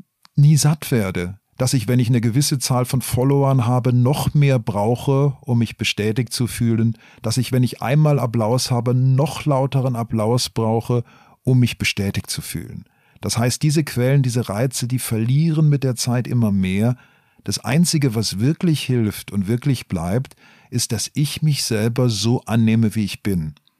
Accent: Baden-Württemberg, Germany; ich komme eigentlich aus dem Schwarzwald

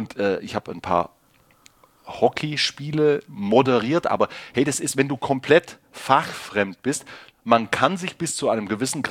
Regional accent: Ehingen, Baden-Württemberg, Germany; Und ich komme aus Ehingen und habe da auch Handball gespielt.

